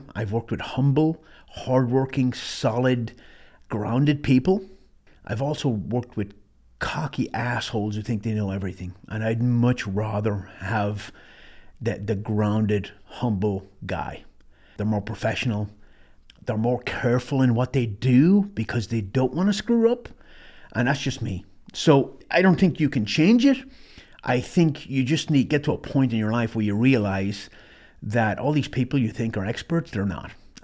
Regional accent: Ireland; Growing up in Ireland, I grew up at a time when kids were seen, they're meant to be seen and not heard, right?

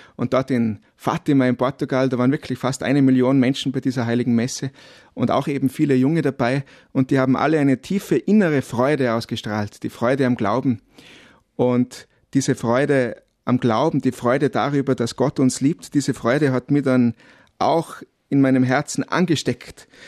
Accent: Kitzbühel, Tyrol, Austria; Und ich selber bin also mit dem Sport aufgewachsen. In Kitzbühel natürlich gibt es viele, also Kitzbühel, meine Heimatstadt, da gibt es viele Sportveranstaltungen.

